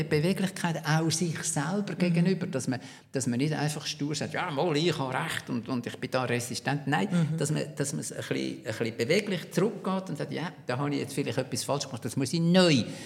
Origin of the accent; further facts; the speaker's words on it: Biel, Bern, Switzerland; accent: Bernese German; also born or lived in Basel; Also, ich bin in Biel aufgewachsen, habe das breiteste Berndeutsch geredet, nachher nach Basel gekommen, in Basel ausgelachen worden, weil ich ein Berner bin.